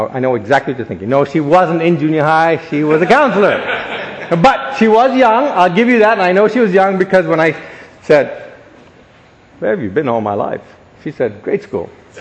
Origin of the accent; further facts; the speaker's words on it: India; born there; As you know from my intro, I'm an Indian by birth.